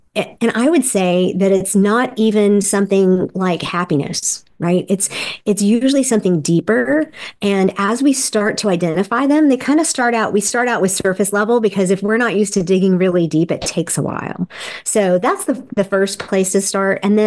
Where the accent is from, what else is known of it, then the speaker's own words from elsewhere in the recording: South Korea; first language English; I grew up in Korea. So, of course, English is my first language. And then we knew some Korean.